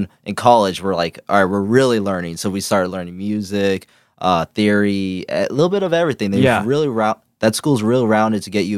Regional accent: Corona, California, United States; So pretty much I grew up in Corona.

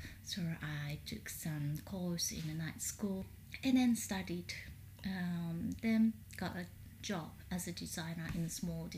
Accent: Chiba, Japan; moved away as an adult; I was born and raised in Saba, Chiba Prefecture.

